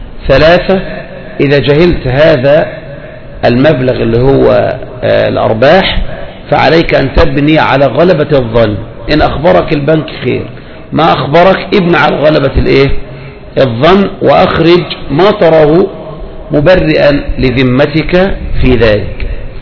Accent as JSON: {"language": "Arabic", "country": "Egypt", "lives_now": "Saudi Arabia", "said": "نحن في المملكة لدى النساء ذهب وهنا يقولون بعدم وجوب زكاة عليه، فنحن كمصريين أم ماذا نفعل؟"}